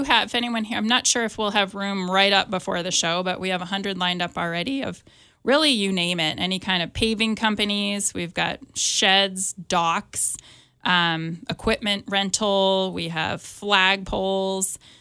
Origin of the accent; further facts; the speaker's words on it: Maine, United States; also born or lived in Massachusetts; Yeah, I grew up in Maine and Massachusetts, and it's actually kind of a lot like here, especially Maine.